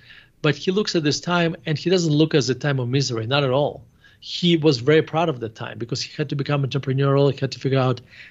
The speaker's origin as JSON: {"language": "English", "country": "Russia", "tie": "born or raised there", "second_language": "English", "lives_now": "United States", "said": "So I grew up in Russia. So throughout my in the Soviet, not just in Russia, in Soviet Russia"}